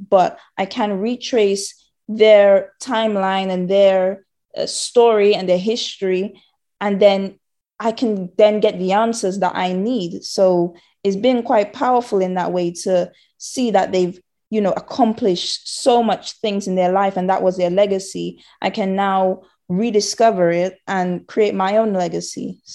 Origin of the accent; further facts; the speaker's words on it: Dominica; moved away as an adult; also born or lived in Hackney, United Kingdom; now in United Kingdom; So I was born in Hackney, actually. And then I went to Dominica with my grandmother. And then, yeah, I was pretty much raised in that environment, and then came to the UK for university and been here ever since.